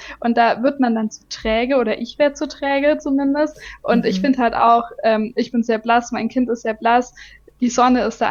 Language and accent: German; Stuttgart, Baden-Württemberg, Germany; moved away; wir sind ursprünglich aus Stuttgart in Süddeutschland und da hat es uns irgendwann weggezogen. Also ich habe da eigentlich mein ganzes Leben gelernt, ich bin dort gelebt, ich bin dort geboren, zur Schule gegangen, studiert und alles.